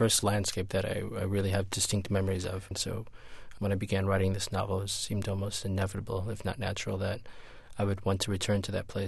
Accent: Peoria, Illinois, United States; For me, the particularities of growing up in Peoria were the things I kind of needed to actually ground and root the novel in my head.

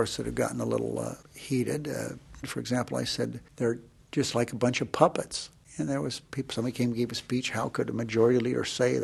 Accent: Searchlight, Nevada, United States; When I was growing up in Searchlight, I didn't realize that most of the people there were people who had no place else to go.

